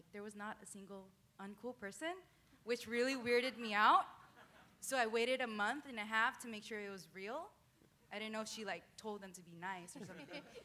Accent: California, United States; We went to the same high school. We met freshman year. We're from the Bay, so

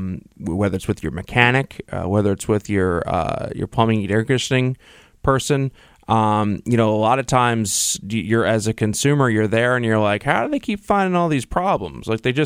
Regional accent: New York, United States; particularly in New York, I'm from New York, for those of you who don't know.

